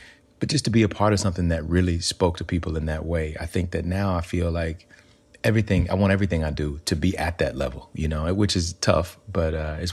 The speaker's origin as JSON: {"language": "English", "region": "Alabama", "country": "United States", "tie": "born or raised there", "said": "So growing up in Alabama, I grew up in a place where we didn't really have a lot of access to arts, either arts education or just arts in general."}